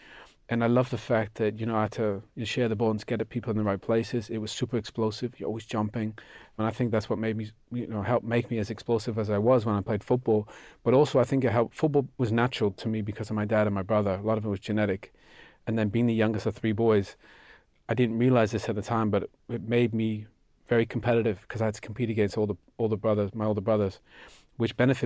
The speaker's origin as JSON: {"language": "English", "country": "Canada", "tie": "born or raised there", "said": "You know, I grew up in Canada. I was born and raised there."}